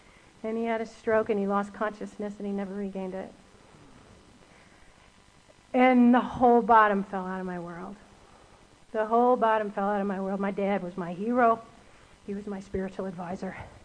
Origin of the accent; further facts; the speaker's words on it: Cleveland, Ohio, United States; I restarted at Cleveland State, my hometown, and I went over to Kent State